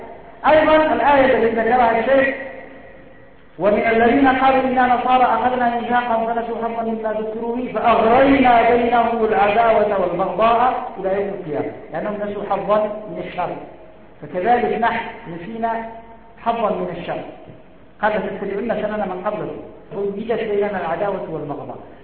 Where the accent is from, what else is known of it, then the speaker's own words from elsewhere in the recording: Yemen; انظروا على سبيل المثال عندنا في اليمن تمت الوحدة بصورة توافقية